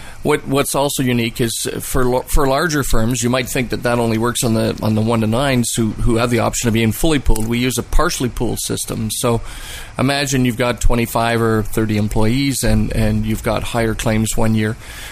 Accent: King City, Ontario, Canada; I grew up in King City, and I went to high school at Brébeuf.

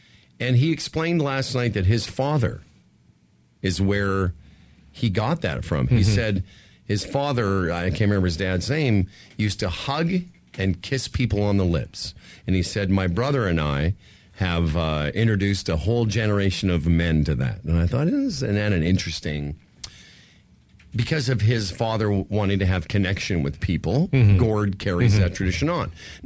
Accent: Western Canada, Canada; growing up in Western Canada, I think, you know, I don't know versus your in Scarborough or whatever, but I was around a lot of native Canadians.

